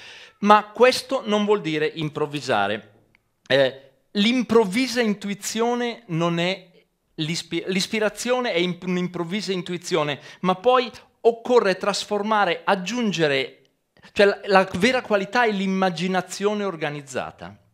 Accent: Crema, Lombardy, Italy; io sono di Crema, provincia di Cremona

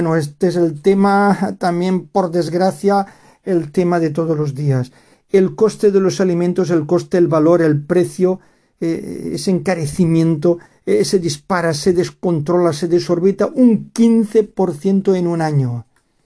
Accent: Valencian Community, Spain; aquí en la Comunidad Valenciana llevamos, no sé si son 2 o 3 danas ya. Afortunadamente, en la zona de donde soy yo, ha llovido y ha beneficiado al área de la SAFOR sin hacer daño.

